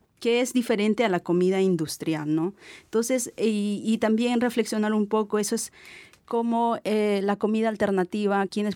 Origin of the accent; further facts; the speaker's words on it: Peru; la diferencia que he visto, por ejemplo, en mi país es que las comidas chatarras que lo llamamos